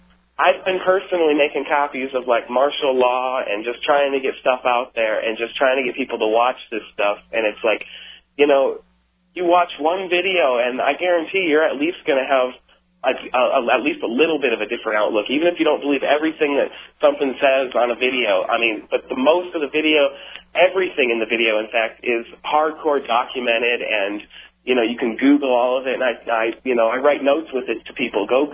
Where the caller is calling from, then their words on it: Sierra Vista, Arizona, United States; Sierra Vista, Arizona. Cochise County, Arizona.